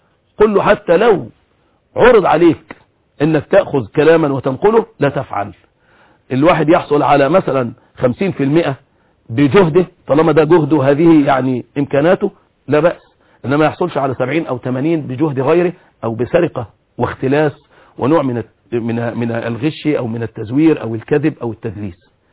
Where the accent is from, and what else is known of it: Egypt